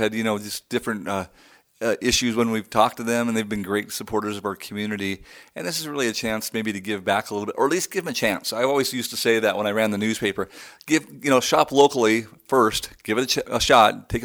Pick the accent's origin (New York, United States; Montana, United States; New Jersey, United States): Montana, United States; Bozeman; When I was little, I grew up in Bozeman, Montana. We have Bridger Bowl there.